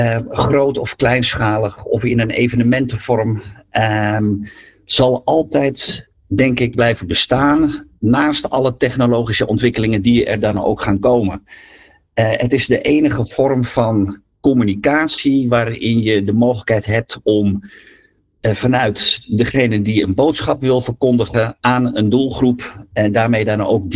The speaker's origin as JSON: {"language": "Dutch", "town": "Amsterdam", "region": "North Holland", "country": "Netherlands", "also_born_or_lived": "Lelystad", "lives_now": "Flevoland, Netherlands", "said": "ik ben wat dat betreft wel een Flevopolderman. En ik kom uit de Watergraafsmeer. Ook een polder uit Amsterdam dan."}